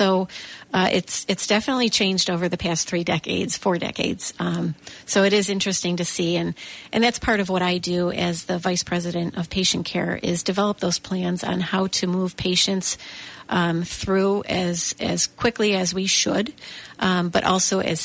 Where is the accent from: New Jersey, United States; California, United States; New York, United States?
New York, United States; Lockport; I'm born and raised in Lockport